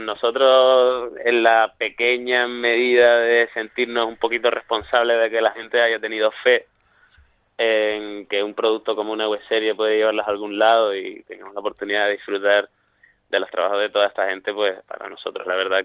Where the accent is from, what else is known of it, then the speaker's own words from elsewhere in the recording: Las Palmas, Canary Islands, Spain; porque yo, que soy de Las Palmas, por ejemplo